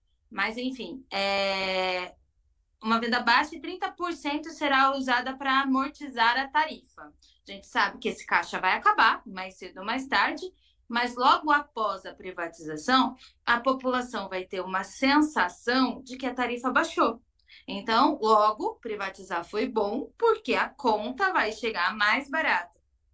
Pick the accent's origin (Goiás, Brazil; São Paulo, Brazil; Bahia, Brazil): São Paulo, Brazil; Itu; Eu sou de Itu, interior de São Paulo, uma cidade que remunicipalizou o serviço de água e esgoto não faz muito tempo, em 2016.